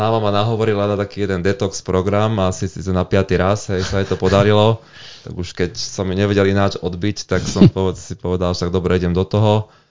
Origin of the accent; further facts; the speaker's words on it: Banská Bystrica Region, Slovakia; Tak ale pochádzam z Hore Hronia, tak sa tam veľmi rád vraciam.